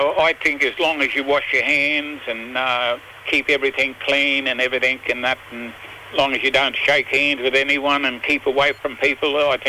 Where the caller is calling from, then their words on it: Cairns, Queensland, Australia; I'm calling from 46 Hayward Street in Cairns.